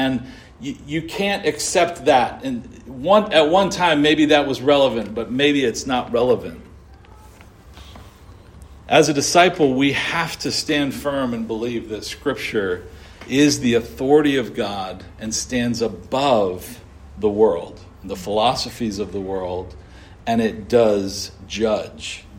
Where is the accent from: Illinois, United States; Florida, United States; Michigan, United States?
Florida, United States; Daytona Beach; When I grew up in Daytona Beach on the east coast of Florida